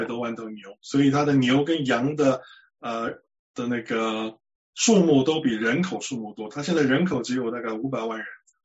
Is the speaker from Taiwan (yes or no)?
yes; Taiwan; moved away as an adult; also born or lived in United States; now in New Zealand; 那么我在台湾出生长大，那么在台湾念的是植物，到了美国念了一个博士，是有关于植物病理的，然后在台湾的林业试验所工作了大约10年，然后因缘巧合有机缘移民到了纽西兰